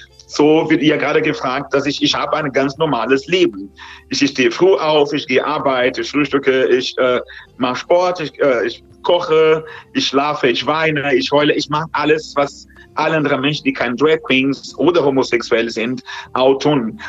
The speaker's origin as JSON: {"language": "German", "country": "Brazil", "second_language": "German", "said": "Also in dem Land, wo ich herkomme, in Brasilien."}